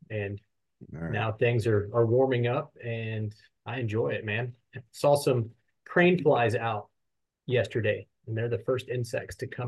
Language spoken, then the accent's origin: English; Hondo, Texas, United States; I grew up in a rural area of Texas. I grew up near Hondo, Texas, which is west of San Antonio. So grew up on my family's farm and ranch